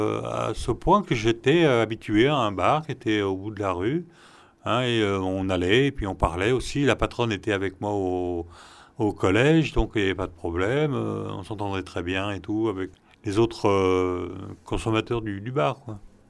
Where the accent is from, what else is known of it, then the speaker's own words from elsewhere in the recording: Drancy, Île-de-France, France; je suis né à Drancy et j'ai vécu jusqu'à l'université, donc à Drancy, et puis après, j'ai changé de rue.